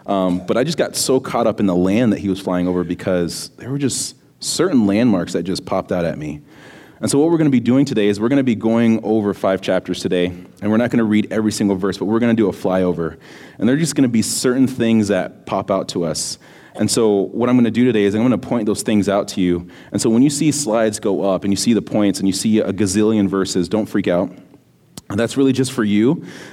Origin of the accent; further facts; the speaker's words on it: Florida, United States; I don't know if you guys can tell, but I'm from Florida. … I'm the student pastor here at Trinity.